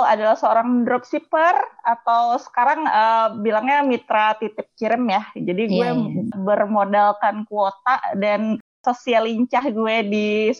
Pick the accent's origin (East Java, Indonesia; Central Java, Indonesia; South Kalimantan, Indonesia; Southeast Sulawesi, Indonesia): South Kalimantan, Indonesia; Kandangan; born there; di kota kelahiran gue, di Kandangan, Kalimantan Selatan.